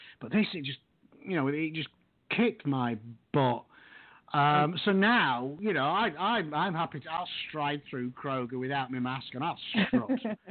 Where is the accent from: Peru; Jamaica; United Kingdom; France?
United Kingdom; moved away as an adult; now in United States; I've lived in the States for nearly 10 years now, but it's still offensive to me as a Brit.